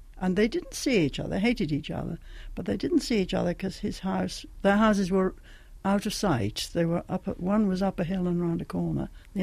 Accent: North East England, United Kingdom; Oh, and I was brought up on Teesside, which was filled with coal dust

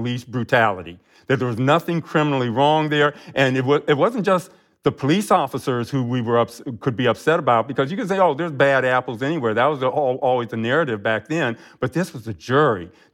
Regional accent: Akron, Ohio, United States; I grew up in Akron, Ohio. I'm a hayseed from the country in a lot of ways, and I really love horses.

